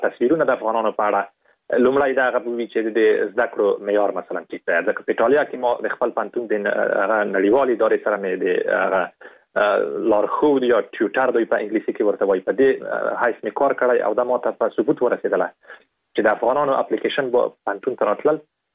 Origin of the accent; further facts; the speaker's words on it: Afghanistan; په دې باندې می لیکلی وو چې زه د افغانستان یم